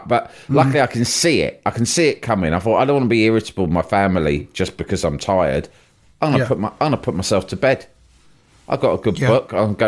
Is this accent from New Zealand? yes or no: no; London, United Kingdom; if you come to London, right, as a Londoner, I'm going to tell you how to speak about London.